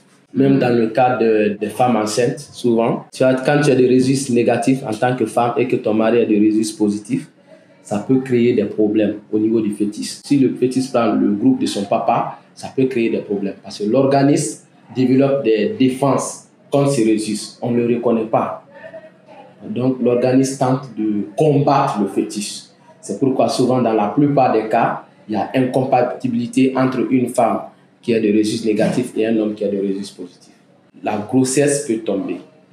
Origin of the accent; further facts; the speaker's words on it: Guinea; surtout chez nous en Guinée ici